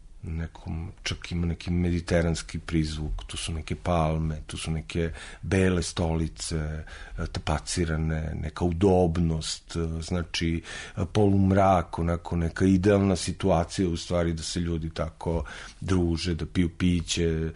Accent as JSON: {"language": "Serbian", "town": "Smederevo", "region": "Podunavlje District", "country": "Serbia", "tie": "born or raised there", "also_born_or_lived": "Belgrade", "said": "ja sam Smederevac, ono, odrastao sam u tom gradu, iako sam rođen u Beogradu"}